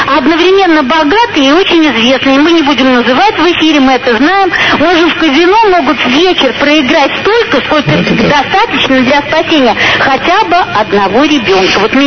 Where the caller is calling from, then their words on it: Moscow, Russia; Я из Москвы